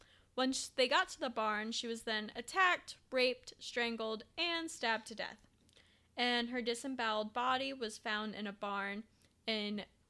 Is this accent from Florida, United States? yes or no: yes; Florida, United States; Because we're from Florida.